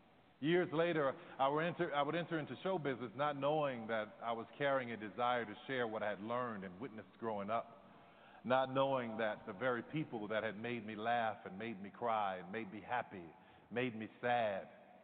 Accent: New Orleans, Louisiana, United States; I grew up in New Orleans.

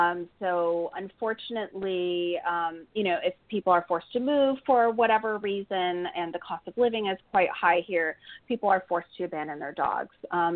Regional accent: Canada; now in United States; I'm originally from Canada, and it's kind of cliche, you know, for a Canadian to have a Siberian Husky, but we are here in Southern California

